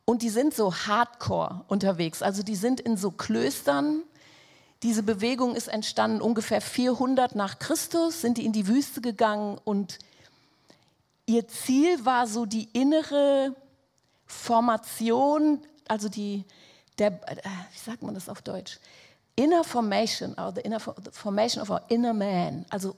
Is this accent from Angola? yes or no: yes; Angola; Also ich komme aus Angola, glaube ich gesagt.